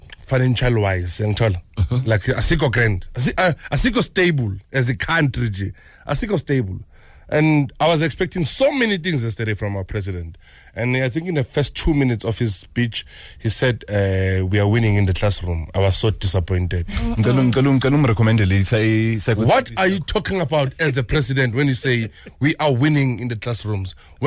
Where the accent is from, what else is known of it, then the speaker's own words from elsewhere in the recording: Ekurhuleni, Gauteng, South Africa; I'm from Ekurhuleni.